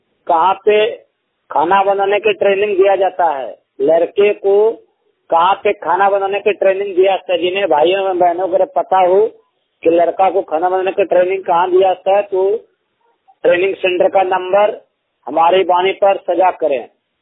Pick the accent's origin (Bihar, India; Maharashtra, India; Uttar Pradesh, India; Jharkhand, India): Bihar, India; Bhagalpur; Bhagalpur district Bihar राज्य का रहने वाला हूँ